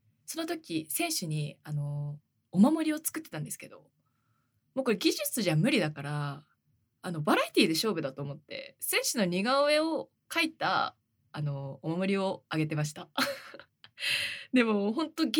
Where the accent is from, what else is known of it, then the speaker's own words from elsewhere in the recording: Kumamoto, Japan; now in Tokyo, Japan; 熊本全然坂ないんですよ。私熊本出身なんですけど